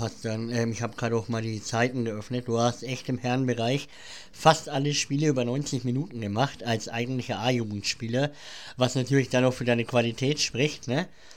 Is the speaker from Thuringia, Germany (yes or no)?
no; Bavaria, Germany; ich komme ja aus Bayern